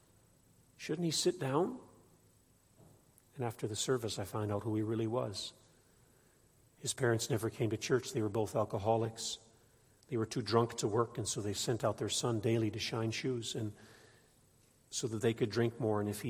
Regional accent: Nigeria; now in Canada; I grew up in Nigeria, and we had a cashew tree.

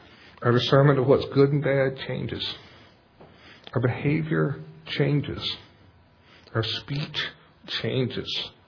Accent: North Carolina, United States; I come from North Carolina, I've got no class or culture whatsoever.

